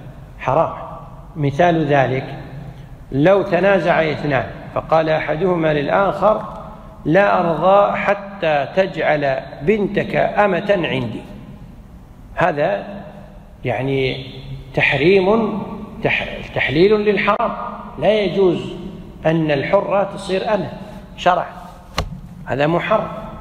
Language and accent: Arabic; Kuwait; عندنا في الكويت الحمد لله في محكمة الأسرة يحاولون الصلح بين الأزواج قبل التقاضي